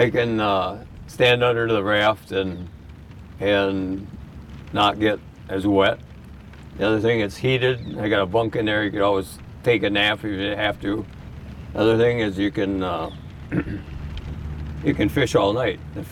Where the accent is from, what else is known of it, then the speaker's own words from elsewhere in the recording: New London, United States; Yeah, I grew up in New London. I've been here all my life.